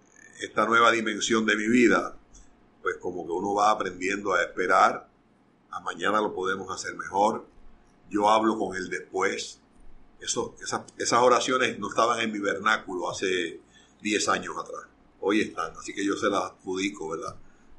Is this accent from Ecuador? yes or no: no; Arecibo, Puerto Rico; Así que yo soy nacido y criado en Arecibo, porque no es donde tú naces, sino donde empiezas a vivir.